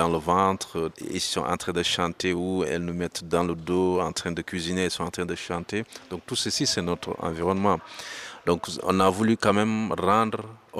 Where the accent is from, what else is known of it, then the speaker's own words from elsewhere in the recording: Senegal; je suis sénégalais, qui vit au Sénégal